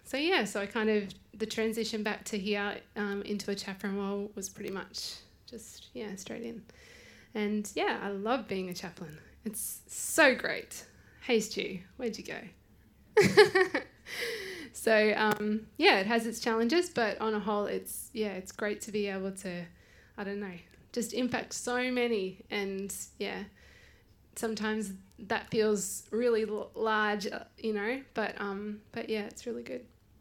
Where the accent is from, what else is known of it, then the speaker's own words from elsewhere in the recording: Brisbane, Queensland, Australia; also born or lived in Canberra / Thailand; I grew up in Brisbane, and then my parents and our family moved to Canberra, where they were assistant pastors for 2.5 years, and then we moved up to the coast.